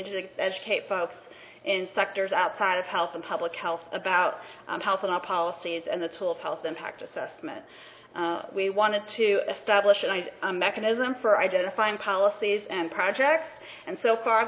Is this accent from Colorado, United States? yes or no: no; South Carolina, United States; I come from South Carolina, you can tell.